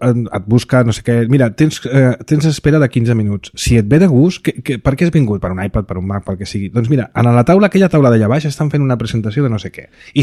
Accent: Barcelona, Catalonia, Spain; jo sóc de barri i molt orgullós, sóc del barri de Sant Andreu

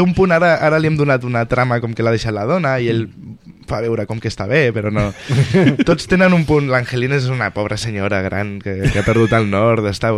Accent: Badalona, Catalonia, Spain; Jo sóc de Badalona, no?

